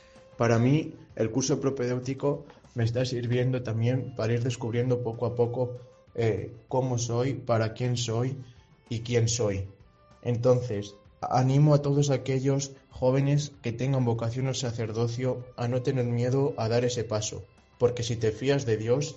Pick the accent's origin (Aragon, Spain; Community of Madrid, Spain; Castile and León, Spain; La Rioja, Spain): Castile and León, Spain; Alba de Tormes; tengo 26 años y soy de Alba de Tormes.